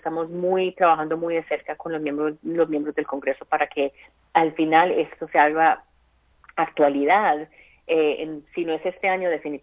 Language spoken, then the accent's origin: Spanish; Colombia; como inmigrante colombiana